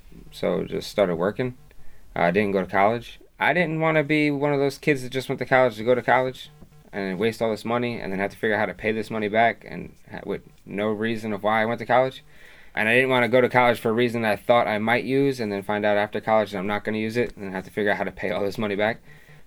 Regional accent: New Suffolk, New York, United States; also born or lived in Woodbridge, Virginia; No, I was born in Woodbridge, Virginia. My brother and I, for the most part, grew up in New Suffolk.

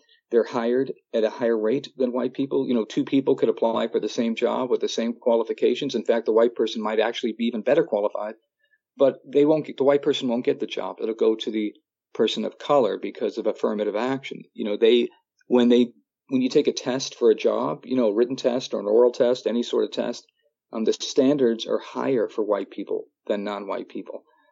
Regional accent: Midwest, United States; I grew up in the Midwest, I think, too, and I was surrounded by, you know, we called them Hoosiers and rednecks

